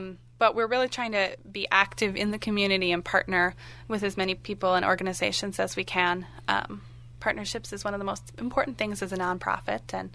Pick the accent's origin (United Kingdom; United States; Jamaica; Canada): United States; Afton, Minnesota; So I grew up in Afton my whole life, and so I've always been part of the Valley